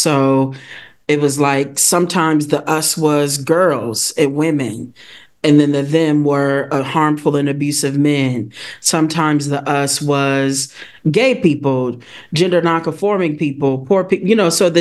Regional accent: Milwaukee, Wisconsin, United States; So I'm originally from Milwaukee, gang.

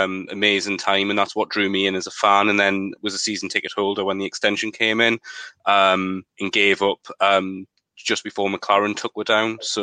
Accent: Newcastle, North East England, United Kingdom; born there; So my parents were Southerners, moved up here. So I was born in Newcastle.

